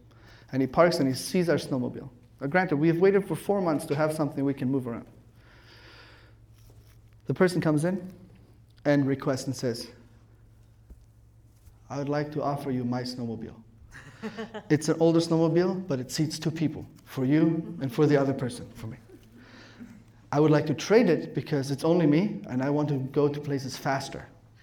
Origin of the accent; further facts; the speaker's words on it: Stuttgart, Baden-Württemberg, Germany; English is a second language; I grew up in Stuttgart, Germany, so on.